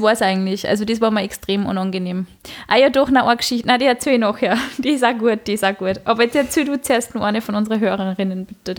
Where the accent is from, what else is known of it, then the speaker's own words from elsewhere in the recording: Vienna, Austria; Als Wienerin